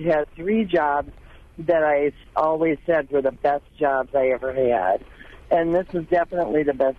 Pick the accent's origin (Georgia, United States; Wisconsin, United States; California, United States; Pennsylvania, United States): Wisconsin, United States; also born or lived in Illinois; I was born and raised in Wisconsin, but then found myself living down in Illinois for quite a few years.